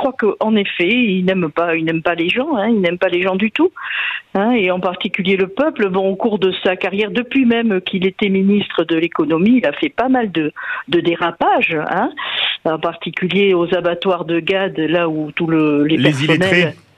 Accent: Soulac-sur-Mer, Nouvelle-Aquitaine, France; Moi je suis de Soulac, au bord de l'océan.

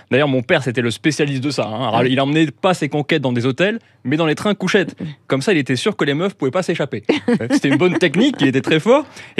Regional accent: Avignon, Provence-Alpes-Côte d'Azur, France; toujours, je reviens, vous savez, c'est Avignon, je viens du Sud.

